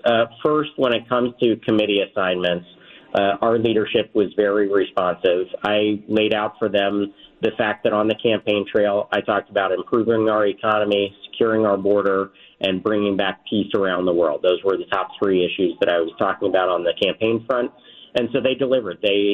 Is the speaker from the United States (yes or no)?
yes; Pennsylvania, United States; I congratulated him on his win and reminded him that I was from Pennsylvania.